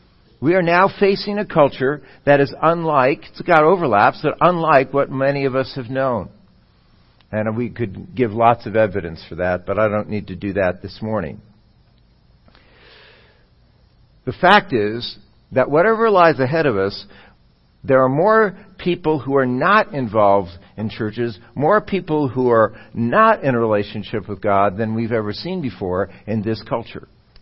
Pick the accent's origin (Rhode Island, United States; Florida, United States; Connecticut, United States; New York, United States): Connecticut, United States; Westport; I went to my hometown, which is Westport, Connecticut. And I hadn't been there for some time, really, to look around.